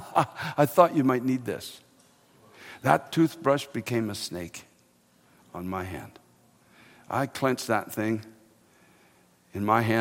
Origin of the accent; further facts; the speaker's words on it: Canada; I'm a Canadian, okay, so I play hockey